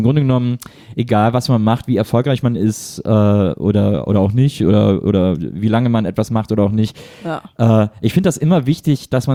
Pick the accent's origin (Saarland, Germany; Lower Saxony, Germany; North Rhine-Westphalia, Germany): North Rhine-Westphalia, Germany; ich bin ja in der Nähe von Köln aufgewachsen